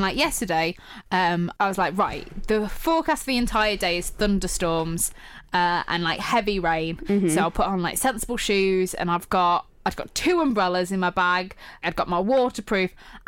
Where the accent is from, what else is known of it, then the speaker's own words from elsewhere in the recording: East Midlands, United Kingdom; I'm from the Midlands, and I take the Midlands very seriously.